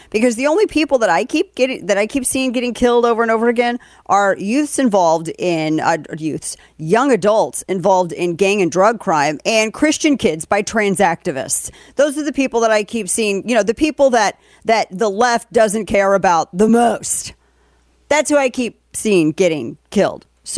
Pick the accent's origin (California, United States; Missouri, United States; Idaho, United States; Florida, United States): Missouri, United States; St. Louis; in my hometown of St. Louis.